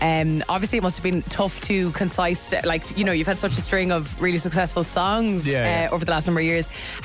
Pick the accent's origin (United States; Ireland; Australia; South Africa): Ireland; Waterford, Munster; I'm from Waterford.